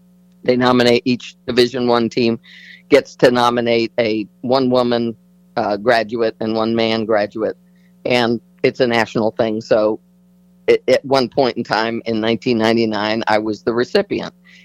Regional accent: St. Petersburg, Florida, United States; And of course, growing up in St. Pete, I don't know if you remember this.

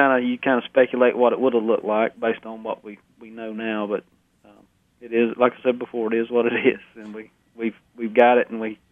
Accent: Florida, United States; I know where I grew up down in Florida was that way. And I started hunting when I was a kid.

